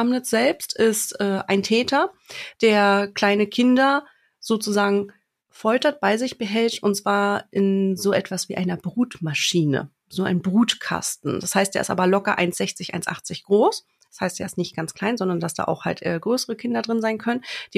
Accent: Berlin, Germany; Also als Berliner, wenn man die Gegenden kennt

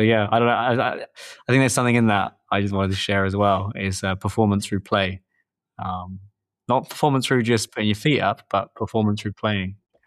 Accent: England, United Kingdom; I'm a Brit. I grew up in England

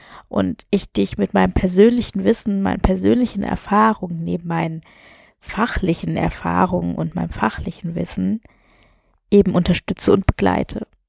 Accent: Germany; born or raised there; also born or lived in India

